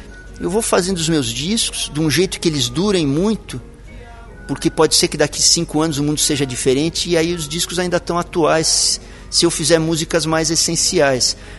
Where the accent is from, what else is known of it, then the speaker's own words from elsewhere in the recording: São Paulo, Brazil; Eu sou cria de São Paulo, então motoboys, girassóis, etc e tal.